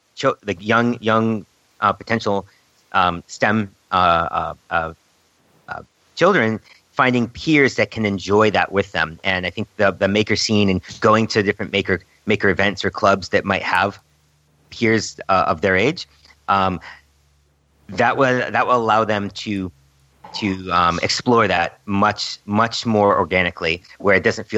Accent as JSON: {"language": "English", "region": "Northeast", "country": "United States", "tie": "born or raised there", "said": "we had a bunch of ham radio clubs in the area growing up in the Northeast that were really good."}